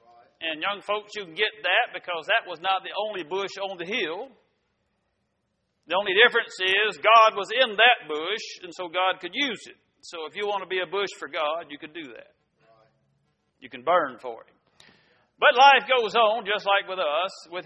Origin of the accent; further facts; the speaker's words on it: Florida, United States; Now, I didn't love the beach. I grew up in Florida.